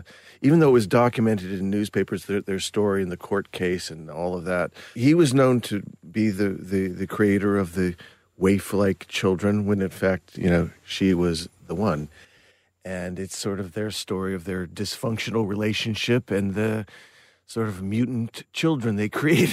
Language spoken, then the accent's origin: English; Burbank, California, United States; The artwork was something I grew up with in Burbank.